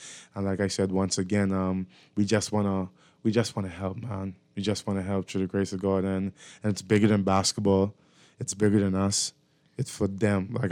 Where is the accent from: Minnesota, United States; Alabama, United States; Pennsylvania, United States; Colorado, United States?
Alabama, United States; Anniston; And like I said, I was born and raised in Anniston. I first started off Kira Street Meadows Lane. That's where I grew up.